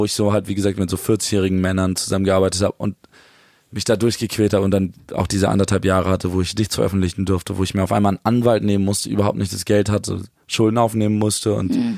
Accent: Berlin, Germany; wenn man Berlin mit der richtigen Liebe als Berliner Junge begegnet

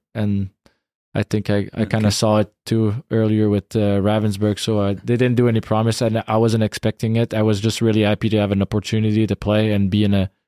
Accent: Sherbrooke, Quebec, Canada; And then I got traded to my hometown in Sherbrooke.

